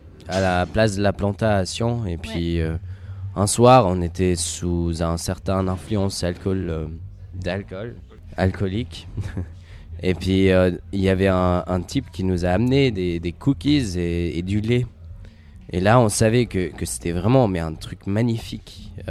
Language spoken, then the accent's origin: French; Valais, Switzerland; Nous deux, ça veut dire … et moi, on vient du Haut-Valais. C'est là où on parle une langue de barbare